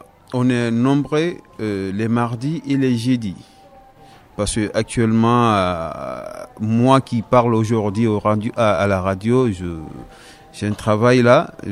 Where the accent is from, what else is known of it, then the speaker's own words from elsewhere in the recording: Guinea; now in Grenoble, France; C'est vrai, moi je viens pas à côté, je viens de la Guinée-Conakry